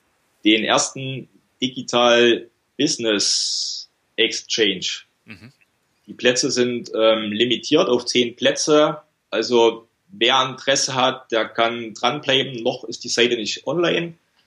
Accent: East Germany, Germany; Aus Ostdeutschland.

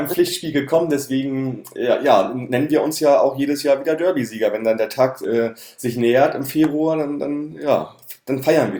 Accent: Hamburg, Germany; Also ich bin so in Hamburg aufgewachsen.

